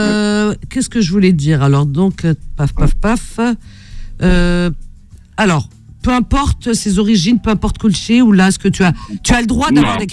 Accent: Algeria; Je suis Algérien, de toute façon, je ne suis pas chauvine.

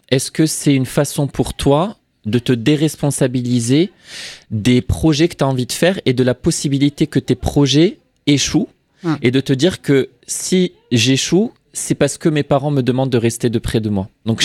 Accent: Morocco; Moi, j'aime beaucoup, par exemple, tout ce qui est cuisine de mon pays d'origine au Maroc.

